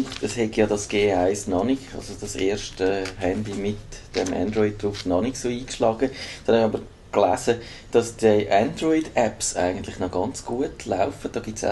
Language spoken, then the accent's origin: German; Switzerland; ich würde jetzt nicht als Schweizer Unternehmer damit anfangen